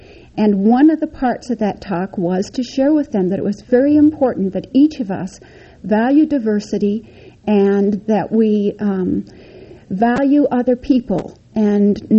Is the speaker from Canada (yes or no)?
no; Paul, Idaho, United States; born there; 2 years forward, I was born in 1937 in Paul, Idaho. Tiny, tiny place. If you blink your eyes, you've already passed it.